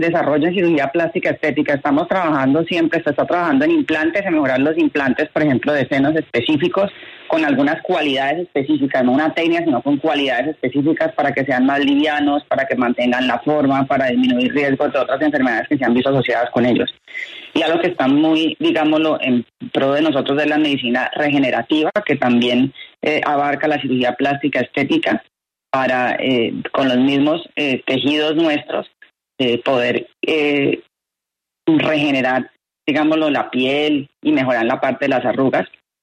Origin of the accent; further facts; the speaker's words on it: Colombia; como colombianos tenemos que seguir ganando espacios